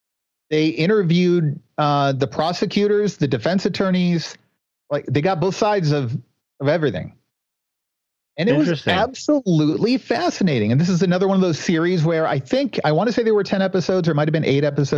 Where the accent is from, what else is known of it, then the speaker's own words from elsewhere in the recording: Washington, District of Columbia, United States; I grew up near the Beltway in D.C., and if I want to watch cars drive around in a circle all day, I could just go commute to work, you know.